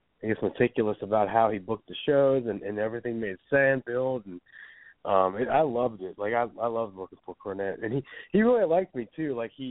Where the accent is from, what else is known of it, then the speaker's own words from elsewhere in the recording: Ohio, United States; and it was in Cleveland, which was near my hometown